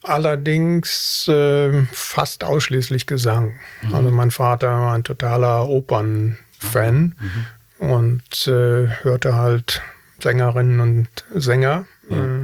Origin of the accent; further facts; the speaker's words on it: Wanne-Eickel, North Rhine-Westphalia, Germany; born there; Ich bin mitten im Ruhrgebiet geboren, Wanne-Eickel. Also mehr Ruhrgebiet geht nicht.